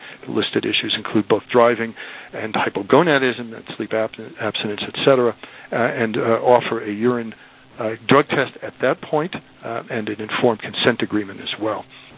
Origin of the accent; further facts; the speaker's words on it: New York, United States; now in West Coast, United States; though I'm living on the West Coast, I am from New York, so I speak awfully fast.